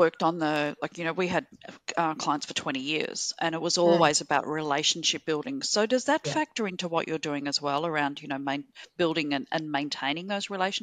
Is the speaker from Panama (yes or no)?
no; Australia; now in Bali, Indonesia; You know, I'm typical Aussie